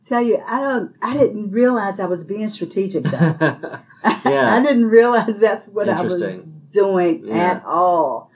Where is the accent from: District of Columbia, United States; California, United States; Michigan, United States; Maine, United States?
District of Columbia, United States; Washington; I'm a native Washingtonian, so I'm from Washington, D.C., and so I wasn't familiar with the water and wastewater utility that served Prince George's in Montgomery County, Maryland.